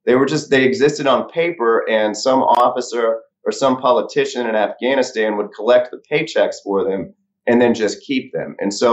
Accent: Missouri, United States; Well, you know, I'm from Missouri. I came back from Iraq in 2009. And I go to my old neighborhood to visit, and I see the first house I ever lived in is bulldozed down.

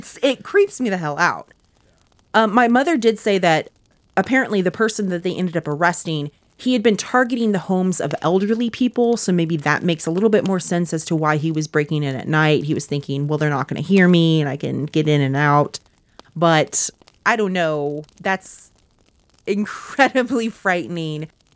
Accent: Texas, United States; So I'm as Texan as they get, baby.

